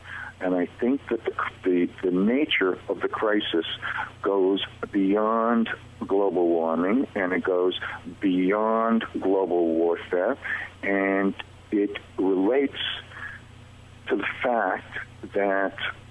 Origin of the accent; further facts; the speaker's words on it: India; I'm a sadhu from India, from a very odd and weird esoteric sect.